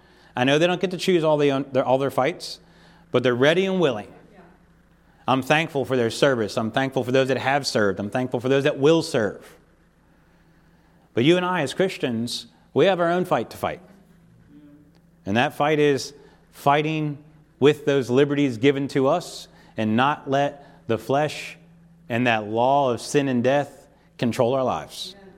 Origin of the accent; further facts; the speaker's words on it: United States; born there; Lord, I thank you that I was born as an American.